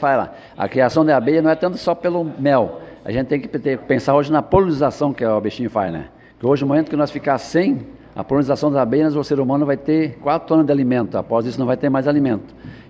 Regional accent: Carazinho, Rio Grande do Sul, Brazil; Sim, resido em Carazinho, sou natural de Carazinho, né?

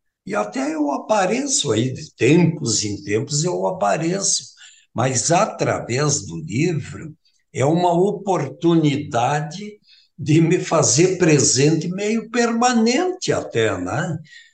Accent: Espumoso, Rio Grande do Sul, Brazil; este contato com a minha terra, com as raízes daí, com as famílias, com as pessoas, com as lembranças que sempre estão presentes comigo. Espumoso representa muito na minha vida.

